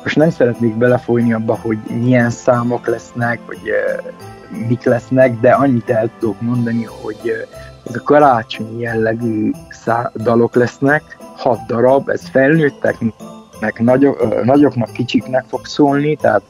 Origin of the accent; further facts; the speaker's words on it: Gheorgheni, Harghita, Romania; mivel gyergyói vagyok, nem ismerem igazán a csíkszeredai helyzetet